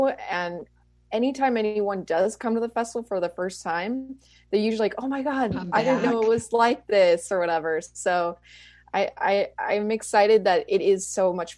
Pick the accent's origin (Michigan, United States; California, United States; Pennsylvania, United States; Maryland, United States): California, United States; Templeton; I grew up in Templeton. So coming to SLO to me was always a very big deal.